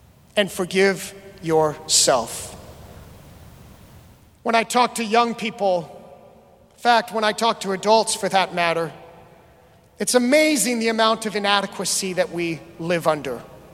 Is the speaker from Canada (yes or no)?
yes; Canada; now in United States; as a Canadian